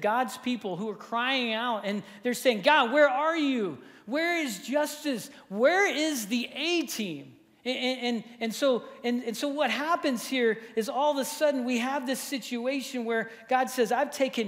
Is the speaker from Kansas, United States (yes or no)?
no; Texas City, Texas, United States; I grew up in Texas City, Texas. You don't get more Texan than that, right? That's where I grew up.